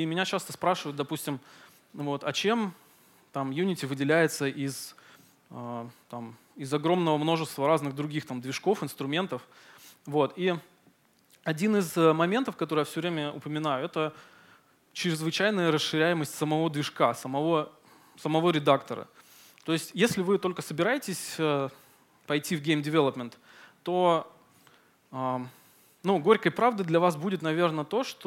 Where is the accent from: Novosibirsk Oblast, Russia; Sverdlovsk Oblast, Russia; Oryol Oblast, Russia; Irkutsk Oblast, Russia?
Novosibirsk Oblast, Russia; Novosibirsk; Новосибирск — это мой родной город, то есть я здесь родился и вырос.